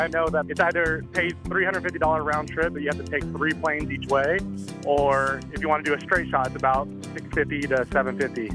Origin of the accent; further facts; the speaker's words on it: Los Angeles, California, United States; because I'm from Los Angeles, and they're based in Virginia, and they're auditioning in New York.